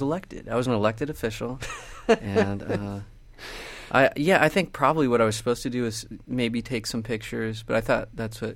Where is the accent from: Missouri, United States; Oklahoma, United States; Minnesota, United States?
Oklahoma, United States; Where I grew up in Oklahoma, I was listening to a lot of Top 40.